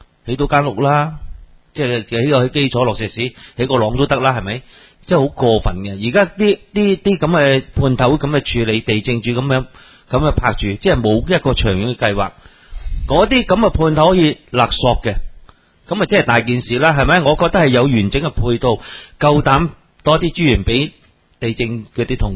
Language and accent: Cantonese; Hong Kong; 只不過係十年前咁上下呢深圳花園城市，我哋香港人先突然間政府先覺醒，先周圍種樹